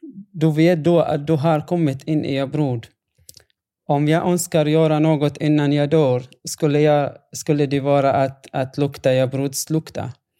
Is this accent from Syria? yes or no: yes; Syria; Swedish is a second language; Så om frågan om jag har nostalgi till Syrien, så som ett land skulle jag säga nej. Men när det gäller min hemstad så är det en annan story faktiskt.